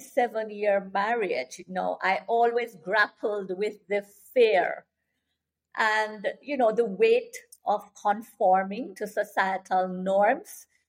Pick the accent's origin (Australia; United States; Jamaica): Jamaica; I am a Jamaican educator, actually, who I have now branched out into the writing field.